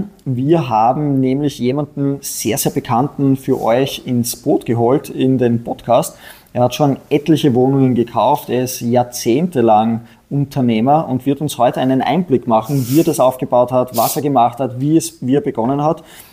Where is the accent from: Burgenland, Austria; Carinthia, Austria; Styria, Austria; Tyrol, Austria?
Styria, Austria; du bist ja ein bunter Hund, sagt man bei uns in der Steiermark